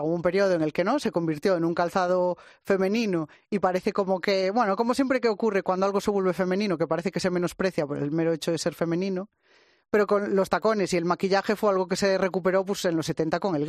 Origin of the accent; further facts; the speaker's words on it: Galicia, Spain; soy gallega.